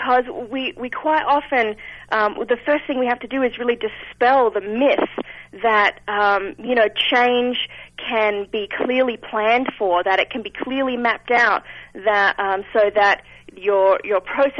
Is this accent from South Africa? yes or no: no; Australia; accent: Australian; I have a lot of people that ask me if I am from the South, and I just can't help myself but answering them yes. Probably a little further south than most of them are expecting, but yes, I am from the south of here.